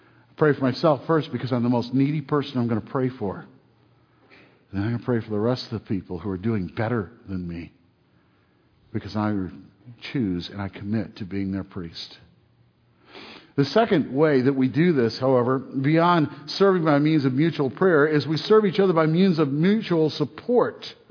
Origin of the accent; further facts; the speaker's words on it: Detroit, Michigan, United States; Now, I grew up in Detroit. Okay, one of the things about most people who grew up in Detroit is we're almost all car people.